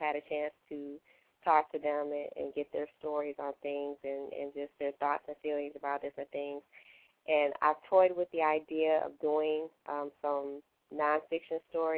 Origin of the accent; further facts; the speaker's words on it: Detroit, Michigan, United States; Okay, yeah, I'm from the west side area. McNichols and Foyer.